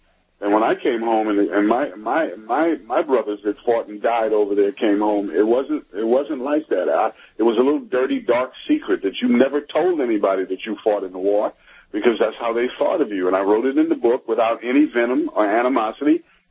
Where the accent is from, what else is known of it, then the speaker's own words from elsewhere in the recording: New York City, New York, United States; Look, I'm from Harlem, New York City.